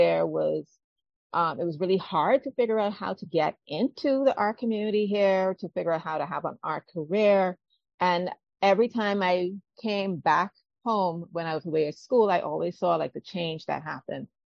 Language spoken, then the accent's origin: English; Bahamas; I was like, oh yeah, I'm from the Bahamas.